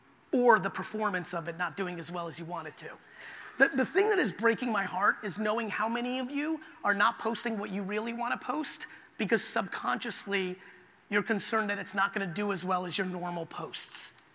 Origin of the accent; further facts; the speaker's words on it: New Jersey, United States; And I grew up in Jersey in the 80s, got into fights and got punched in the mouth.